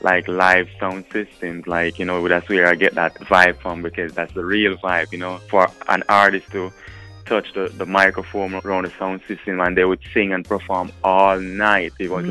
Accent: Jamaica; Yes, I was born and raised in Jamaica, but I'm back and forth from Jamaica to Miami.

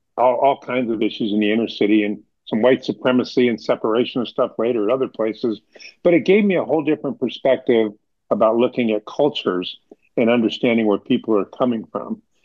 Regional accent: Hollywood, California, United States; Like I said, I grew up in Hollywood in the 1960s.

